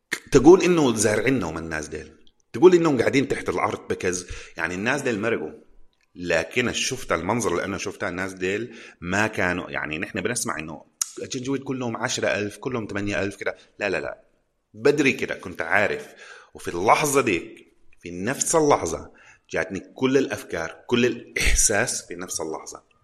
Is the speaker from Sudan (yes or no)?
yes; Sudan; نهائي ما طالع من السودان مهما حصل، لو دم في الشارع أنا ما بطلع من السودان، السودان بلدي وما طالع منه وخلاص